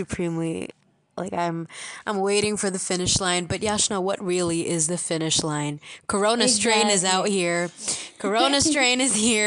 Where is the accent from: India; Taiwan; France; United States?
India; We are Indian postgrads in psychology, one among those that actually can't read your mind.